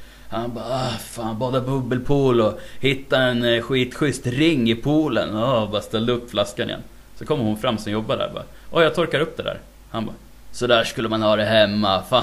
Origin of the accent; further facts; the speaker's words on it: Boxholm, Östergötland, Sweden; Men jag är från Boxholm.